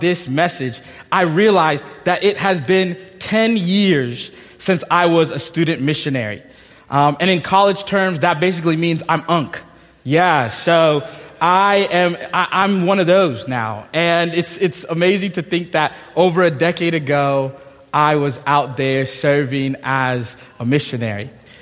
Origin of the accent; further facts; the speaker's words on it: Houston, Texas, United States; My home church growing up in Houston, we did a lot of mission trips.